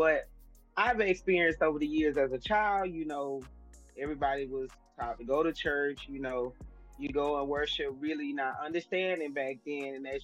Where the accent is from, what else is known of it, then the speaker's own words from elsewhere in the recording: Birmingham, Alabama, United States; Well, I was born and raised in Birmingham. I am a 41-year-old mother of three.